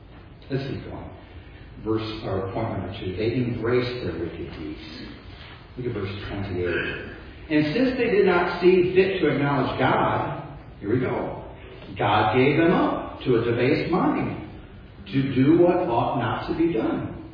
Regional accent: Chicago, Illinois, United States; Have you looked at the numbers for my hometown, Chicago?

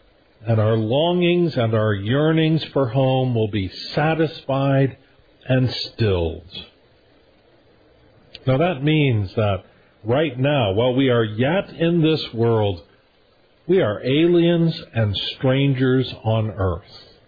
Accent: Sioux Center, Iowa, United States; Well, growing up in Sioux Center, Iowa, I can remember going down to the gymnasium at Dort on those cold winter evenings for what were called travelogues.

